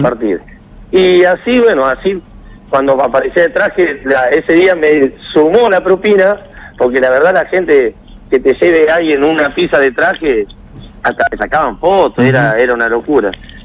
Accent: Las Flores, Buenos Aires Province, Argentina; yo soy de Las Flores, están todos enloquecidos, ayer llegué a Las Flores.

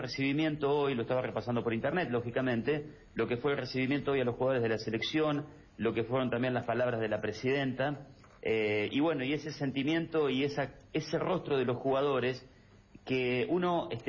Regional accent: Santa Fe, Argentina; yo soy de Santa Fe, así que tenemos una ruta bastante parecida.

